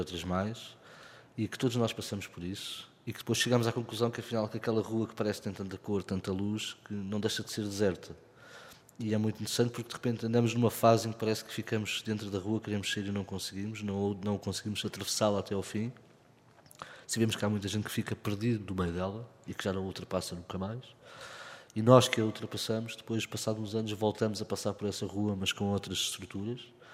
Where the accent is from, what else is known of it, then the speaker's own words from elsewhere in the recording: Oeiras, Lisbon, Portugal; born there; Nasci em Oeiras, embora o meu pai tenha nascido na Madragoa, eu nasci em Oeiras.